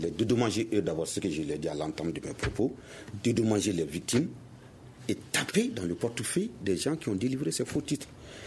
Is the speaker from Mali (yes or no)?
yes; Mali; il faut qu'on ait quand même le courage de le dire en tant que malien et en bon malien.